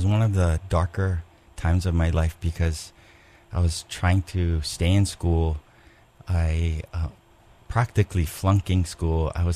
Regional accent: Kaneohe, Hawaii, United States; I grew up in Kaneohe. My parents raised us right in Pikoiloa below Pohainani. I'm the oldest of six, and I went to St. Anne's School in Kaneohe.

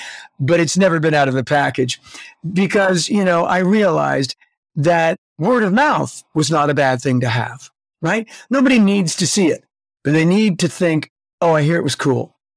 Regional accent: Canada; in order to make a living as a Canadian actor, you have to do that.

